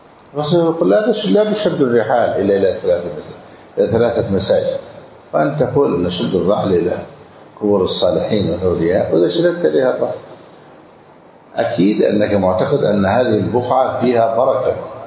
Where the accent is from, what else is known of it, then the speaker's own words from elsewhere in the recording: Egypt; هذا كثير خصوصا عندنا في مصر منتشر.